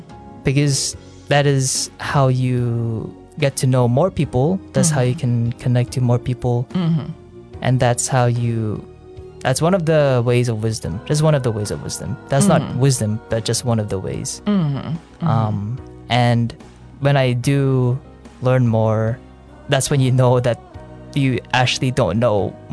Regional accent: New Zealand; accent: Kiwi; My accent was very, very Kiwi. It was very similar to I think closer to a Kiwi / Maori accent.

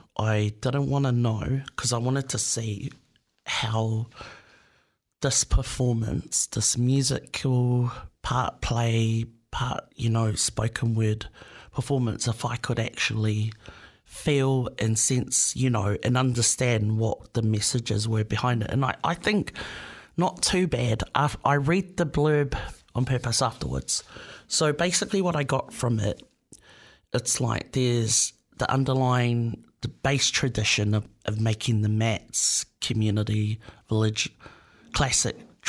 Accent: New Zealand; So I'm Samoan, but I grew up in Aotearoa.

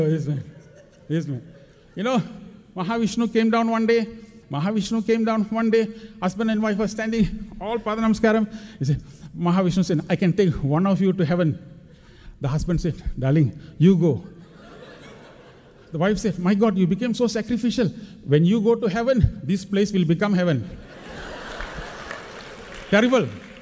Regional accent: India; now in Texas, United States; 1972, I came to Texas from India.

